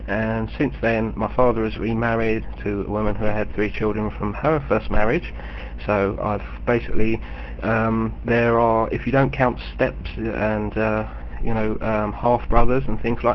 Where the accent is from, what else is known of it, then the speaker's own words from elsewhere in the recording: London, United Kingdom; And I am a Londoner. I was born in West London, in Chiswick, in a house and not a hospital. And I have got two sisters. And I've spent most of my life growing up in West London and around the West London area